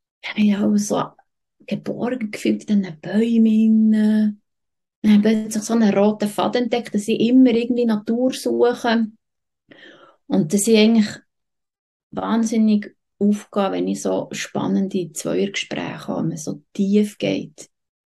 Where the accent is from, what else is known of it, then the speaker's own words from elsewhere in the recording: Bolligen, Bern, Switzerland; now in Interlaken, Switzerland; Ich bin selber in Bolligen aufgewachsen.